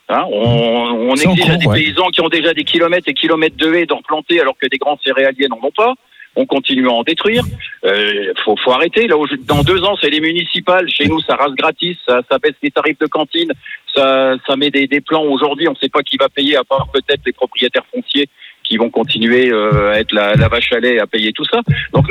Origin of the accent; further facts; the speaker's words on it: France; On est beaucoup de Français à penser comme ça, beaucoup de chefs d'entreprise.